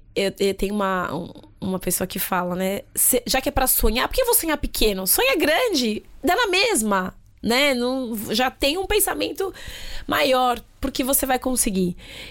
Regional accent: Brazil; now in Portugal; a gente vem do Brasil super agitado e aqui a gente começa já e um pouco mais tranquilo

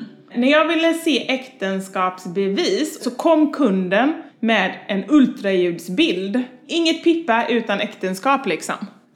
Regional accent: Chile; now in Sweden; mina föräldrar är svenskar och vi heter … och är blonda, men vi är födda och uppvuxna i Chile.

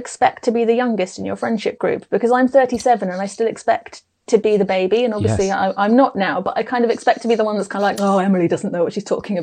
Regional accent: Lincoln, East Midlands, United Kingdom; Kind of 5 miles outside. I think I hated Lincoln growing up yeah. because it didn't have a university yet.

